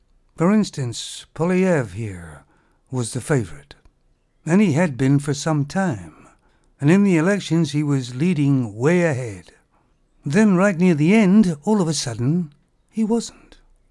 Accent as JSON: {"language": "English", "country": "Canada", "said": "Sorry about going on about Canada, but I am actually Canadian."}